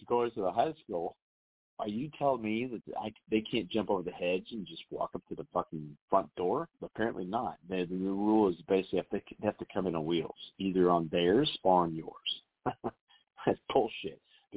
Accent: Dayton, Ohio, United States; I mean, where I grew up in Belmont, that's actually very rare.

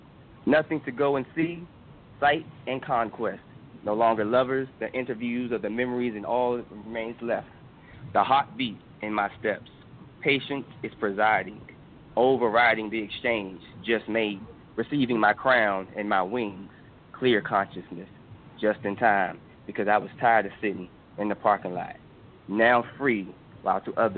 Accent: Washington, District of Columbia, United States; now in Atlanta, United States; I'm from Washington, D.C., and I currently stay in Atlanta.

